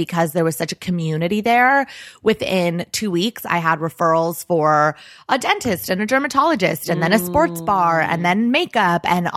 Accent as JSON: {"language": "English", "town": "Los Angeles", "region": "California", "country": "United States", "tie": "born or raised there", "said": "So growing up in Los Angeles, I didn't know how many jobs existed."}